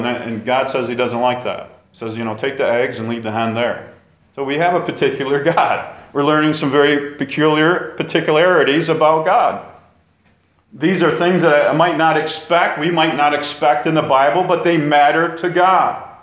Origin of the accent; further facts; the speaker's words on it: New York, United States; There was one in my hometown near it, in Vestal, where a bear just climbed up a tree near a busy road and went to sleep.